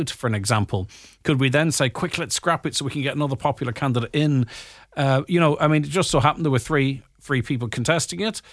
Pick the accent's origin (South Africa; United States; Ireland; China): Ireland; If we need another election, or even if we as Irish people could use the gift God gave us